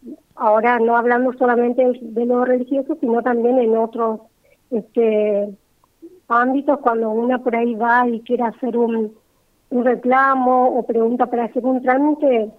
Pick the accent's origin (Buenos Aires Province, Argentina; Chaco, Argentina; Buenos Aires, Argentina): Chaco, Argentina; Resistencia; Somos acá de Resistencia y venimos haciendo algunas actividades